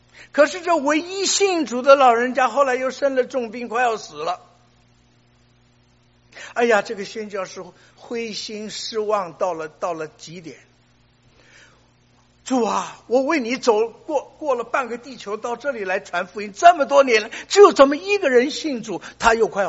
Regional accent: Shanghai, China; 我们从上海来的人都以刘翔为荣啊

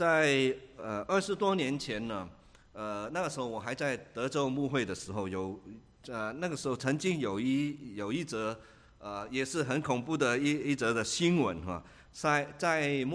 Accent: Hong Kong; 我是在香港长大

